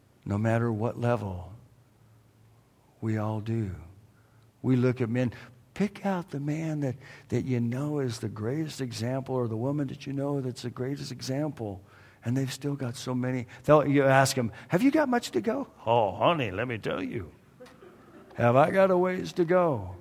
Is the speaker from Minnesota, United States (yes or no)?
no; California, United States; I grew up in Southern California. I don't care where you grew up. I grew up in Southern California.